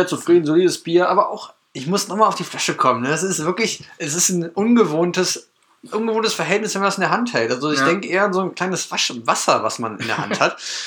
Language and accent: German; North Rhine-Westphalia, Germany; wir kommen aus NRW